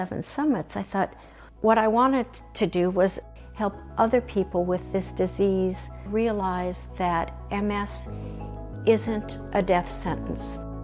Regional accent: Janesville, Wisconsin, United States; also born or lived in Colorado; I spent the first 18 years of my life growing up in Janesville, Wisconsin. Life in Wisconsin was very powerful for me.

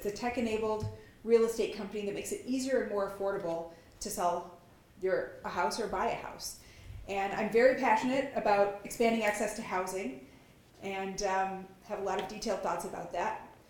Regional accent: Wisconsin, United States; also born or lived in Marshfield; I was born in Marshfield, Wisconsin. I spent my early years in rural Taylor County, where my family lived in a one-room schoolhouse and I had a pet goat. Our closest neighbors were Amish.

